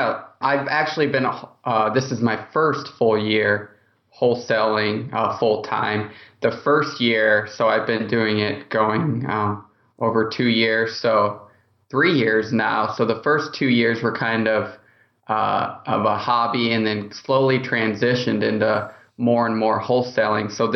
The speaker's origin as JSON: {"language": "English", "town": "Indianapolis", "region": "Indiana", "country": "United States", "said": "I'm from Indianapolis."}